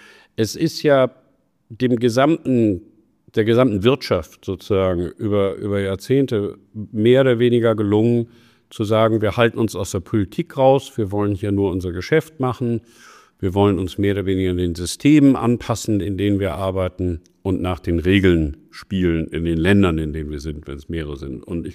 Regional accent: Germany; born there; Ich bin in Deutschland geboren. Meine Mutter war Amerikanerin

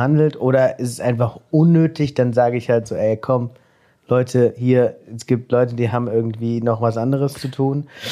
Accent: Hesse, Germany; ich komm aus Hessen.

